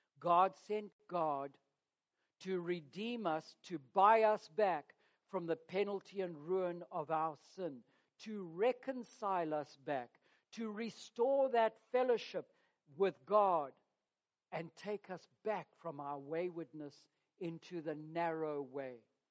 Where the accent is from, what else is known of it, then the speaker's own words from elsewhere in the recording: Zimbabwe; on the farm that I was raised at in Zimbabwe